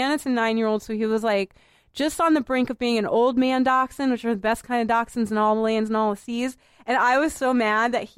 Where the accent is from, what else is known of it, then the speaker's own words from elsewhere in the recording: Boston, Massachusetts, United States; I'm not from Newton. I'm not a native of Newton. I'm a native of Boston proper. I grew up in Boston proper